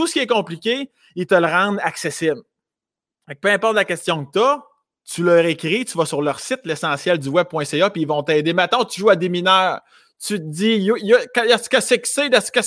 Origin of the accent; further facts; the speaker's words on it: Laurier-Station, Quebec, Canada; natif de Laurier Station, une ville à la campagne, mon village natal.